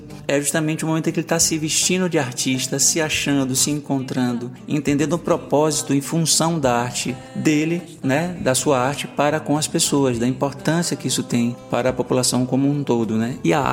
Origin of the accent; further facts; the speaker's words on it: Feira de Santana, Bahia, Brazil; Feira de Santana é minha terra natal, né? Minha cidade natal, aqui onde eu me criei, construí minha identidade